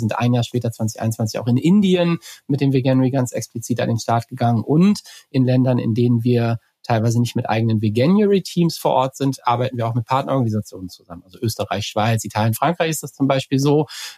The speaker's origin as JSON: {"language": "German", "region": "Bremen", "country": "Germany", "said": "jetzt denke ich, ich bin Bremer"}